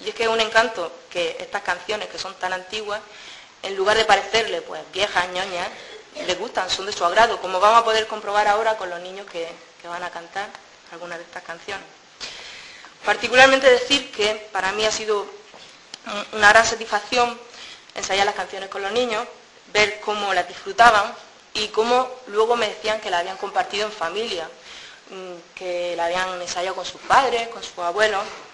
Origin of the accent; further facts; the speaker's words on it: Totana, Region of Murcia, Spain; Como gran amante de la música de mi pueblo y de su folclore, que me considero, pues procuro no faltar a ninguna de las romerías que se hacen.